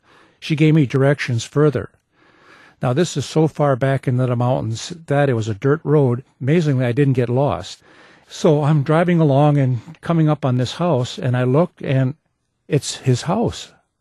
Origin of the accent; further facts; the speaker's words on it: Wisconsin, United States; I'm from Wisconsin.